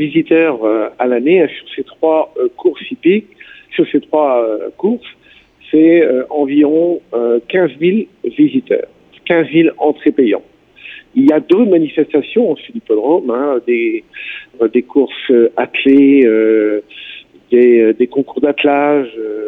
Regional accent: Corlay, Brittany, France; Quand je vais assez loin de mon territoire et que je dis que je suis de Corlay

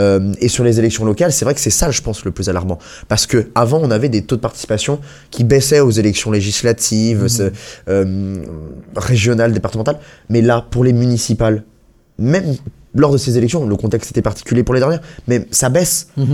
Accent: Pays de la Loire, France; moi, je suis pas originaire de Bretagne, j'ai grandi en Vendée

